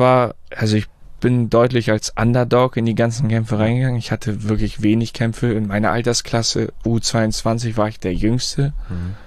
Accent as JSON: {"language": "German", "town": "Harrislee", "region": "Schleswig-Holstein", "country": "Germany", "said": "Ich bin hier in Flensburg, also ich komme aus Harrisley"}